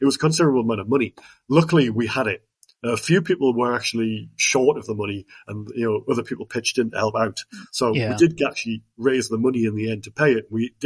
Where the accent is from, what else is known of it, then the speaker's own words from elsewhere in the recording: Newcastle, North East England, United Kingdom; Bearing in mind, I'm from Newcastle, and that's, you know, pretty much where my local kind of aviation experiences were